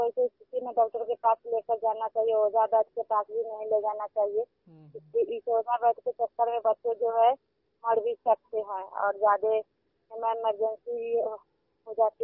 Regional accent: Bangla Chaukan, India; मैं ग्राम बांगला चौकान की रहने वाली हूँ, थानापुर हवेली है

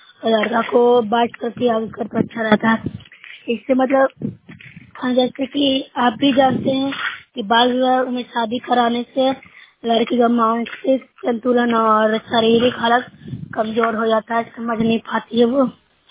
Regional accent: Nalanda, Bihar, India; मैं नूरसरा ब्लॉक से हूँ, जिला नालंदा की निवासी हूँ।

